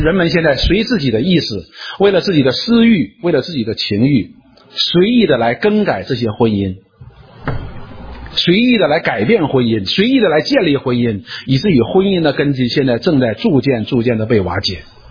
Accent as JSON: {"language": "Chinese", "country": "China", "said": "中国呢，我们是中国人，说我们关心中国"}